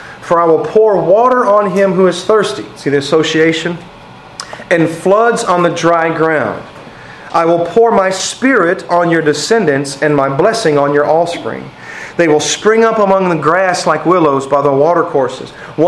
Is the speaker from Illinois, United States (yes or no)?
no; Texas, United States; I'm from Texas. It's hot.